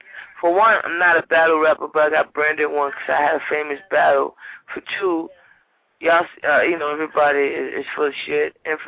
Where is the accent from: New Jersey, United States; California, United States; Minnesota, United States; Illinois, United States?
New Jersey, United States; No, I'm from Jersey.